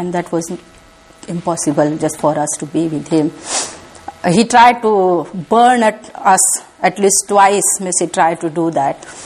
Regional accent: North India, India; born there; English is a second language; So yes, I was born in North India.

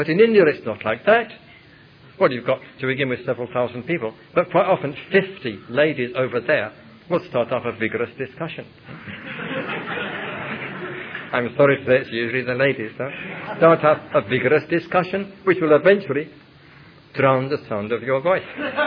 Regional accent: England, United Kingdom; I mean, being English, was me.

